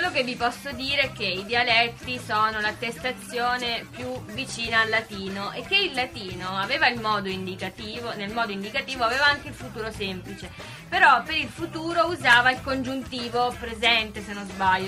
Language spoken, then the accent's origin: Italian; Marche, Italy; io da marchigiana dirò, posso dire io irò, che significa andrò